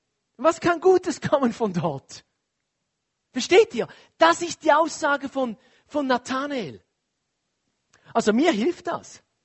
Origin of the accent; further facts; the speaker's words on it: Switzerland; Und dann noch als Schweizer, wir haben ja eh alles.